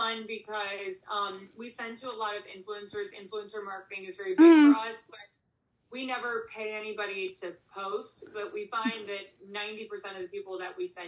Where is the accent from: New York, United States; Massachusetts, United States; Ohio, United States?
Ohio, United States; Cleveland; We're originally from Cleveland area, which is in Ohio, but after college, I'm 5 years older, so I moved to the city before ….